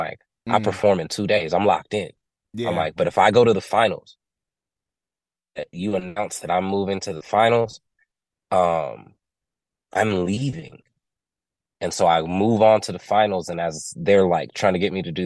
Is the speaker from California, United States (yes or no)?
yes; Stockton, California, United States; from growing up in Southeast Side Stockton in the hood to the woes and difficulties there